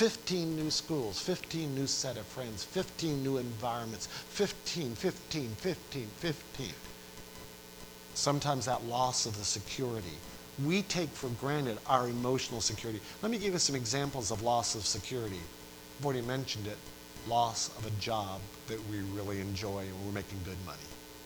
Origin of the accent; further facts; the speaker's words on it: New York, United States; I grew up, even though my dad was a hard person to get along with, I grew up and I was born in Western New York on that farm until I was 17 years old and chose to go to college.